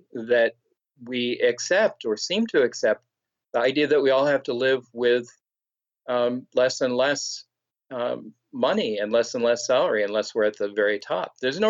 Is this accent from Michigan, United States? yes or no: yes; Detroit, Michigan, United States; I grew up in the Detroit area, and so I've seen that very much